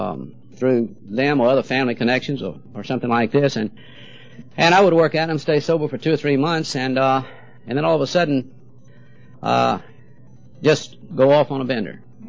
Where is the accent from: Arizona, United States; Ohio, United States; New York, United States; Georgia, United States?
Georgia, United States; Savannah; from Savannah, Georgia. I'd like to meet you. Going to be in town."